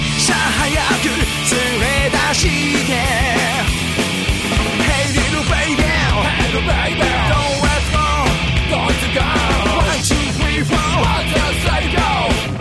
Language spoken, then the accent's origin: Japanese; Ibaraki, Japan; 俺はね、この正月は地元茨城県にいたんだけれども